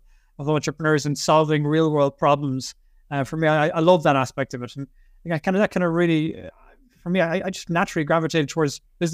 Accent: Limerick, Munster, Ireland; I'm from Ireland, from Limerick in Ireland, in the Midwest.

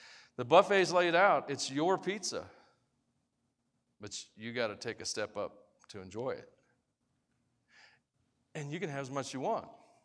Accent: Tennessee, United States; I'm from Tennessee, and it reminds me home

